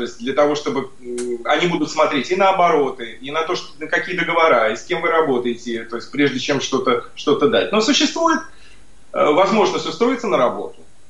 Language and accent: Russian; Moscow, Russia; я сам из Москвы, так же, как и вы. Родился, вырос. Для меня, вот, как для русского человека